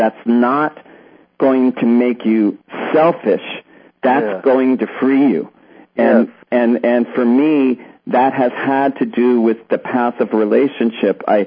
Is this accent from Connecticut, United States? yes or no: yes; Connecticut, United States; also born or lived in New York City; I was born in New York City, grew up in Connecticut